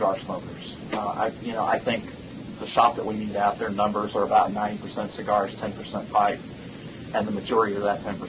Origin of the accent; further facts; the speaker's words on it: Abilene, Texas, United States; also born or lived in California; I grew up out in West Texas, in Abilene, Texas. I was actually born in California, but we moved out to Texas when I was, younger.